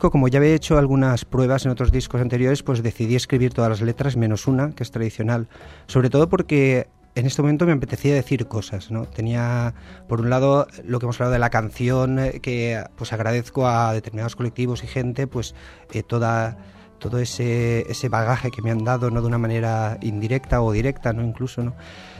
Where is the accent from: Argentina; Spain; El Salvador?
Spain; Algemesí, Valencian Community; Que en Algemesí, en mi pueblo